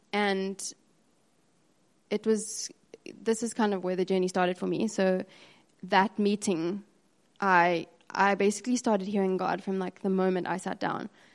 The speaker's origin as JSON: {"language": "English", "country": "United States", "said": "And I am from America"}